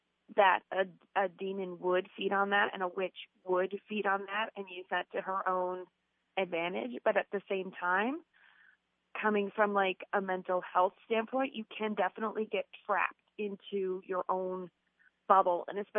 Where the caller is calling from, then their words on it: Milford, Pennsylvania, United States; I am calling from Milford, Pennsylvania.